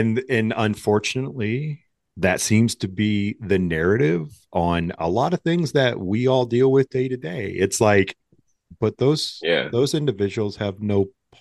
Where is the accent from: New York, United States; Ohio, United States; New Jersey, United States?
Ohio, United States; so we're from Ohio, so you know, Cleveland baseball team changed their name to the Guardians.